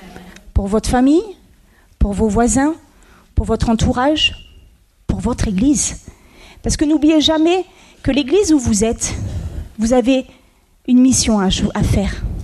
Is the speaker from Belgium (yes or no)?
no; Provence-Alpes-Côte d'Azur, France; nous sommes donc originaires de la Côte d'Azur